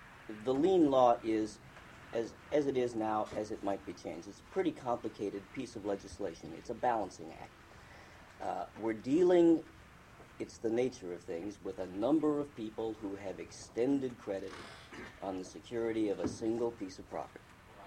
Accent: Anchorage, Alaska, United States; I'm a lawyer, and I'm from Anchorage, so I guess I've got 2 strikes against me right now.

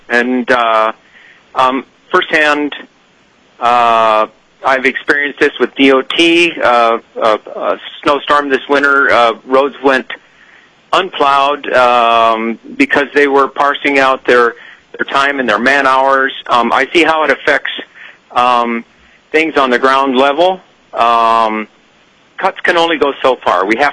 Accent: Delta Junction, Alaska, United States; I am from Delta Junction, and I represent myself.

